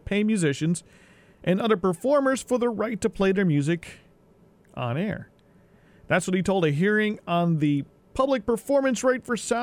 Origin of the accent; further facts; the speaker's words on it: New Jersey, United States; ever since I first, I think, saw a copy of The Village Voice as a teenager growing up in New Jersey